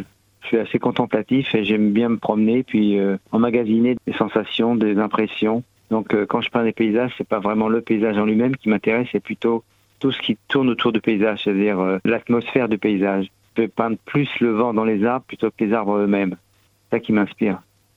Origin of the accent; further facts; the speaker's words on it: Pays de la Loire, France; j'ai acheté une ancienne ferme il y a une vingtaine d'années en Mayenne, parce que je suis originaire de la Mayenne.